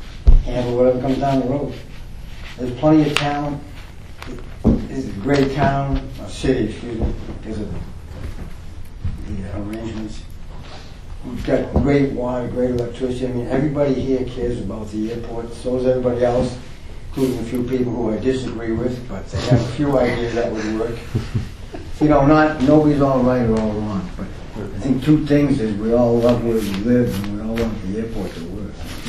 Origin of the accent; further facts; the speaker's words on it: Boston, Massachusetts, United States; it'll be pretty obvious pretty soon that I come from Boston, but I've been living on this coast for 11 years and at this airport for 9.